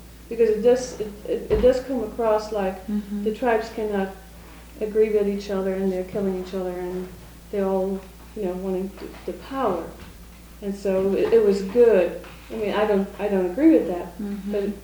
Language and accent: English; Netherlands; I grew up in the Netherlands